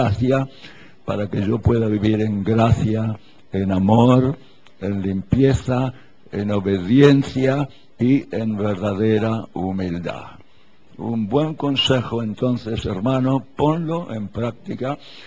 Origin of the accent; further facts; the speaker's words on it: Buenos Aires, Argentina; born there; yo soy compatriota, nací en Buenos Aires, ¿no?